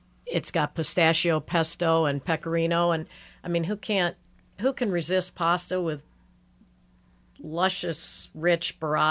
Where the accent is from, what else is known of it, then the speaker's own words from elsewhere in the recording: St. Louis, Missouri, United States; Well, I'm from St. Louis, so I'd have to disagree with that.